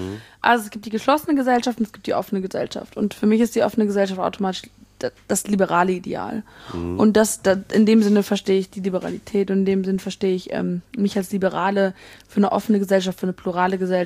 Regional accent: Bonn, North Rhine-Westphalia, Germany; Ich komme ja aus Bonn

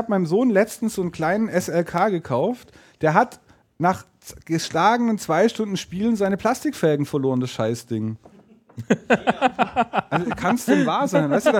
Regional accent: Baden-Württemberg, Germany; Ich bin Schwabe, hallo.

